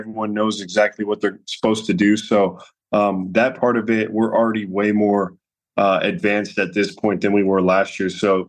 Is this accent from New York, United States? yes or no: no; Colorado, United States; I'm from Colorado, so I'll go back to Colorado and see my family